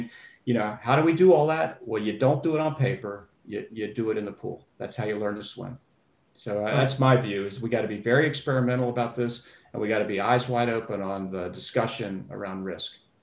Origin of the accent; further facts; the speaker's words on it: Florida, United States; you know, I grew up in Florida, and we would watch the space shots on television, and we'd walk out in the backyard